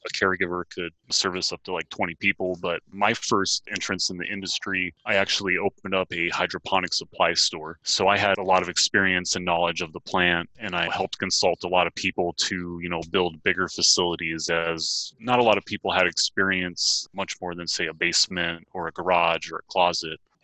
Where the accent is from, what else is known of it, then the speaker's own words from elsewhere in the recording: Colorado, United States; Basically, just as I told you, grew up in a household that cannabis was